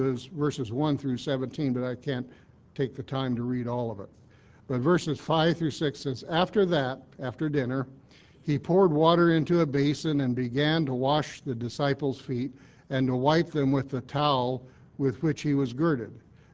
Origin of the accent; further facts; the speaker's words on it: Missouri, United States; You know, I'm from Missouri, you know what Missourians are, Mrs. Luker does, mules.